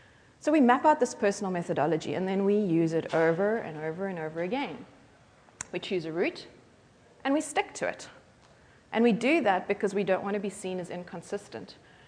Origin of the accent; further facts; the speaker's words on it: Cape Town, Western Cape, South Africa; I speak funny because I come from Cape Town, South Africa